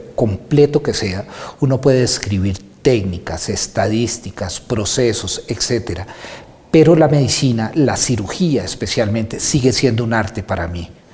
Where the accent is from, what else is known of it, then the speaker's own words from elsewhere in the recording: Colombia; Yo no soy escandinavo, soy chipchombiano, soy colombiano